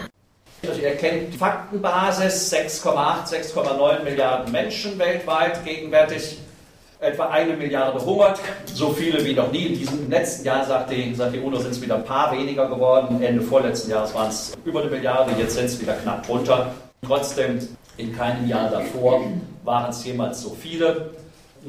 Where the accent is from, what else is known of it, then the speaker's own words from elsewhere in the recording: Bonn, North Rhine-Westphalia, Germany; Also ich komme aus Bonn, in der Nähe von Köln, deshalb sage ich das normalerweise, betone ich das nicht